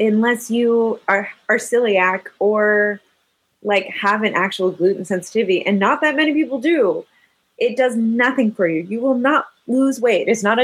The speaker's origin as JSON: {"language": "English", "region": "New England", "country": "United States", "tie": "born or raised there", "said": "I grew up in New England."}